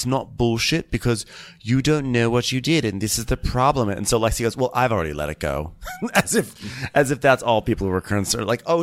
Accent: United Kingdom; I'm British

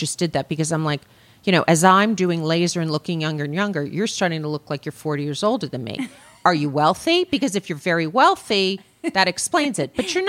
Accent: Beverly Hills, California, United States; Yes, I grew up in Beverly Hills.

